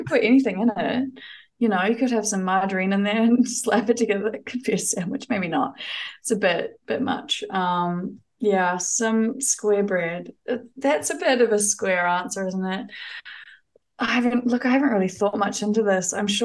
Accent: Auckland, New Zealand; I grew up in Aotearoa, New Zealand, and the city of Tamaki Makaurau or Auckland. It's probably the most populated. I mean, it is the most populated city in New Zealand, in a little suburb called Te Aritu, Te Aritu South.

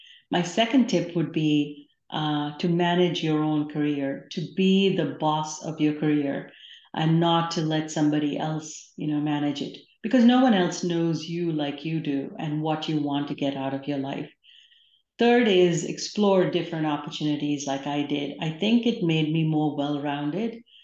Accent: India; I grew up in India, studied business in my undergrad, but decided to pursue computer science for my graduate degree.

